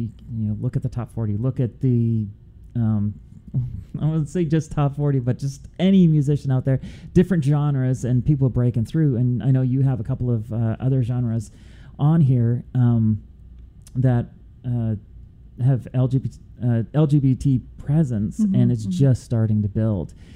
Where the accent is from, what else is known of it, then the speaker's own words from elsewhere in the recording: Canada; I was in Toronto at the time, so I'm Canadian.